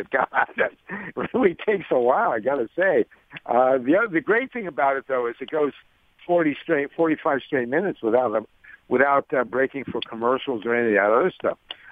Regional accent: Boston, Massachusetts, United States; and of course I'm from Boston and a genetic Red Sox fan

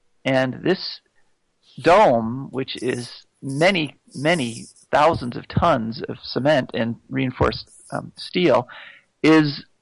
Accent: New York, United States; I'm from Western New York, so.

